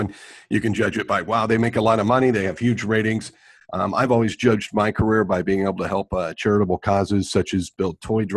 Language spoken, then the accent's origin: English; Chico, California, United States; Grew up yeah. in Chico.